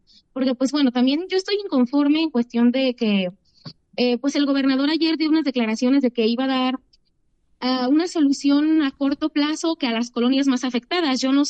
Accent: Guadalajara, Jalisco, Mexico; Bueno, yo hablo también por mi municipio en específico, que soy de Guadalajara.

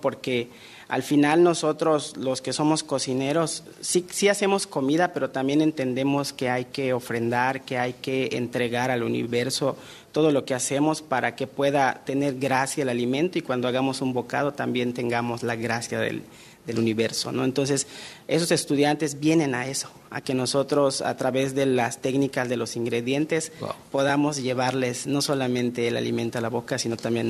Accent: Halachó, Yucatán, Mexico; yo soy de Jalachó, de una población cercana a Campeche.

